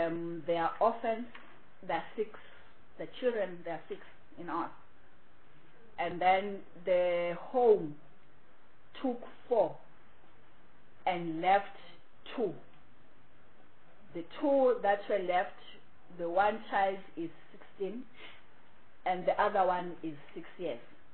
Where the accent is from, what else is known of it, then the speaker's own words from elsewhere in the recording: Gauteng, South Africa; I'm from Gauteng.